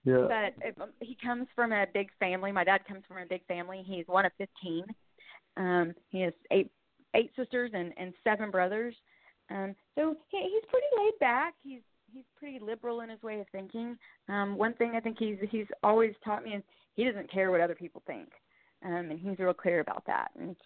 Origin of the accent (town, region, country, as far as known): Oklahoma, United States; born or raised there; also born or lived in Venezuela